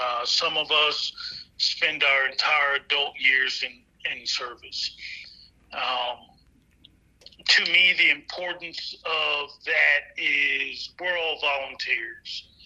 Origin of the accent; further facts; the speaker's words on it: Mobile, Alabama, United States; I grew up in Mobile, Alabama, West Mobile, graduate 1991 from Baker High School